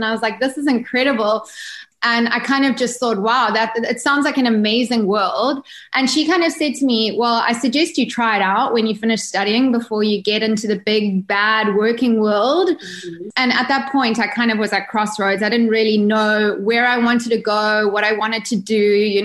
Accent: South Africa; growing up in South Africa, I kind of studied and really wanted to get into the film industry. Mm-hmm. So after I finished school, I studied film in Cape Town.

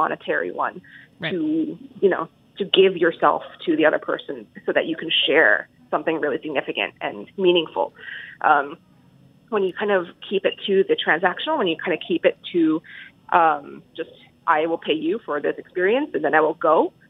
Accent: New York City, New York, United States; I grew up in Williamsburg. So probably all the places I liked don't exist anymore.

